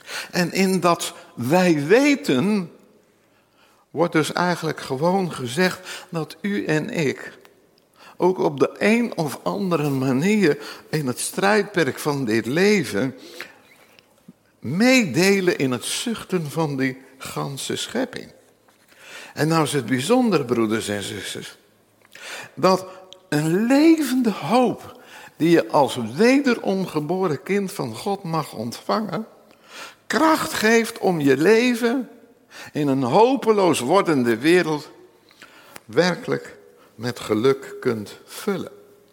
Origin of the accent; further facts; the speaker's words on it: Nunspeet, Gelderland, Netherlands; En ik ben oorspronkelijk afkomstig uit Nunspeet, dus ik kan erover meepraten.